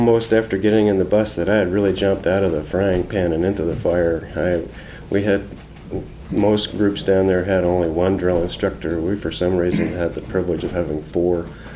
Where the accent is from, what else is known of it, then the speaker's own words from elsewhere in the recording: New Jersey, United States; moved away as an adult; My mother and I joined him shortly after my birth. And I was raised in New Jersey until I was 19 years old.